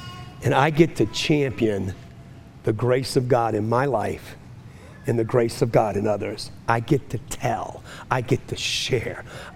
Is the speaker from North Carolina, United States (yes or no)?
no; New Orleans, Louisiana, United States; Well, I can, because I grew up in New Orleans, but that's another story.